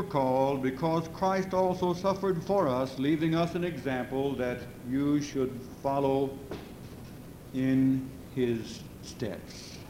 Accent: Texas, United States; Since I'm from Texas, they expect me to be a booster of Texas University football.

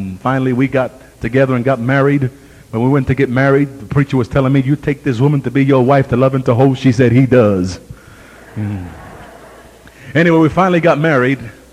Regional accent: New York City, New York, United States; And I'm from New York City, never been out in the farm.

